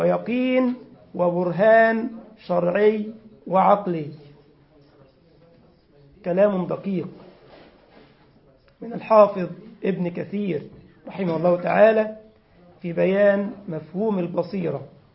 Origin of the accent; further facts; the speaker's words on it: Egypt; أو العدسة بتسموها إيه في فلسطين زي عندنا في مصر، عين سحرية